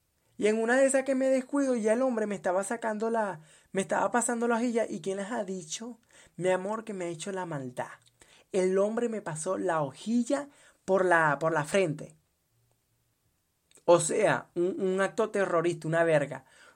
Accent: Venezuela; now in Colombia; Cuando yo salí de Venezuela a Colombia, yo dije, yo me voy a pasar la cero por la cabeza. Porque primero voy a emigrar a Colombia.

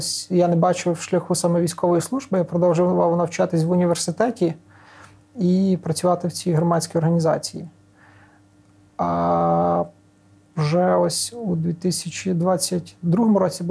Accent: Ternopil, Ternopil Oblast, Ukraine; moved away as an adult; Я з Тернополя, я там народився, там виховувався, ріс, навчався і згодом поїхав.

